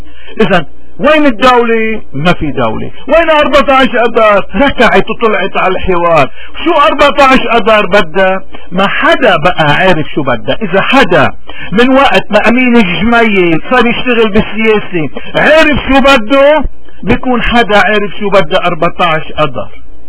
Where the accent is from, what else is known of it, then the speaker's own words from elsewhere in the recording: Lebanon; نحن كمواطنين لبنانيين شو شايفين؟